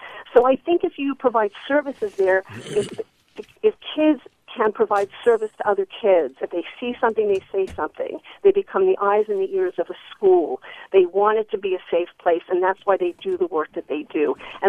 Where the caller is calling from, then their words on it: Oakland, California, United States; Yes, I'm calling from Oakland.